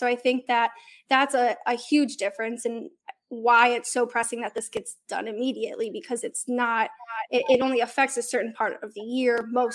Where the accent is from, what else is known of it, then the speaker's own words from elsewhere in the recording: Detroit, Michigan, United States; now in Nashville, United States; Here's the kicker. I'm from Detroit. So I choose the Browns over the Lions.